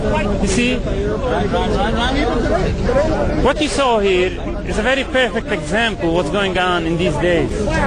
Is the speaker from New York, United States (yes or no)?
yes; New York, United States; I'm coming from New York, Rockland County.